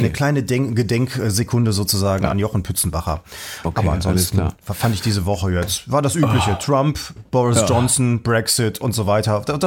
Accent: Erkrath, North Rhine-Westphalia, Germany; In Erkrath.

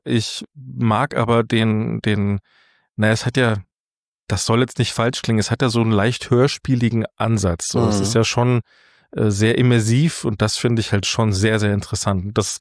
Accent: Moosburg, Bavaria, Germany; born there; also born or lived in Freising; now in Fulda, Germany

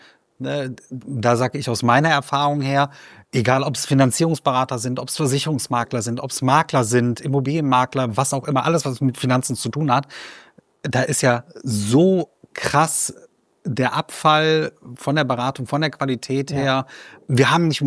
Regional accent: Wuppertal, North Rhine-Westphalia, Germany; ich komme aus Wuppertal, so selten, wie ich da bin.

